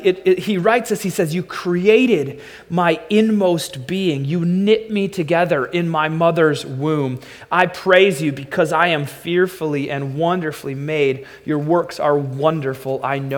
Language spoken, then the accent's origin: English; United States; I'm just an American.